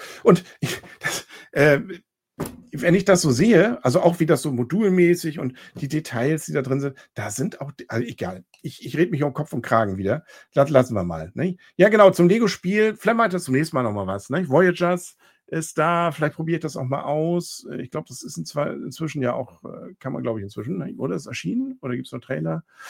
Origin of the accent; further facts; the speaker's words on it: Northern Germany, Germany; Ich bin Norddeutscher.